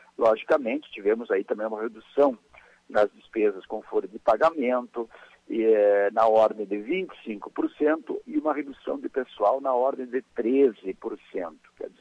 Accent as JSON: {"language": "Portuguese", "town": "São Marcos", "region": "Rio Grande do Sul", "country": "Brazil", "tie": "born or raised there", "said": "Nós que somos aqui da Serra, né, próximos aqui, natural de São Marcos, né"}